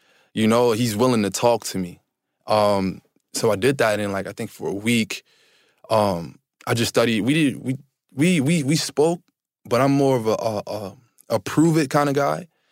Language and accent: English; Harlem, New York, United States; I'm from Polo Grounds Projects in Harlem. I thought that I lived a hard life until I met Kylan.